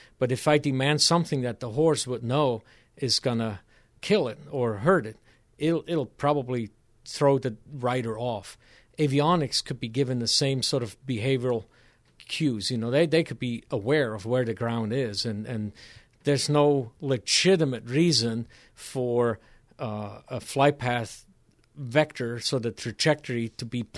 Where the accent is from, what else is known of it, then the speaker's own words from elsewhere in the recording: Bern, Switzerland; now in United States; I grew up in Switzerland, in a town near Bern, Switzerland, the capital